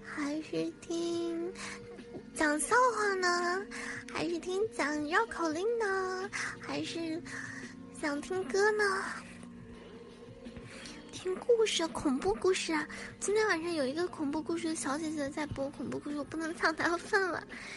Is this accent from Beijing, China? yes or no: yes; Beijing, China; 我是北京的，我从小是在北京长大的。